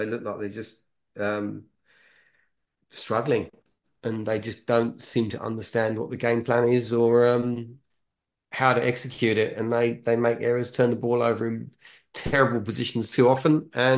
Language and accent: English; Milton Keynes, South East England, United Kingdom; And when I'm in Canberra, I think I'm in my hometown of Milton Keynes.